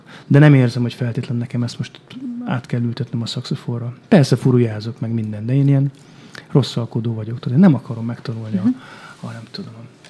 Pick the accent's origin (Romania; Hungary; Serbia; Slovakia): Hungary; akkor egyszer rájöttem, hogy de hát én magyar vagyok, és itt van a magyar népzene körülöttem.